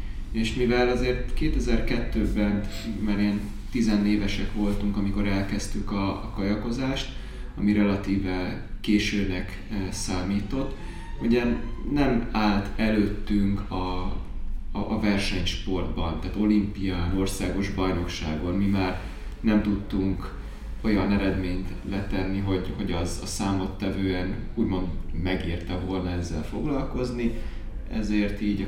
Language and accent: Hungarian; Budapest, Hungary; Budapesten nőttünk fel mind a ketten, Újpesten egészen pontosan